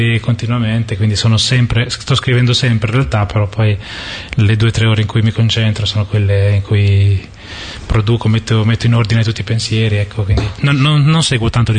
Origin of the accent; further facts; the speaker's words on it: Fano, Marche, Italy; also born or lived in Urbino / Bologna; now in Ancona, Italy; io sono nato a Urbino, cresciuto a Fano, ora abito ad Ancona, ho studiato a Bologna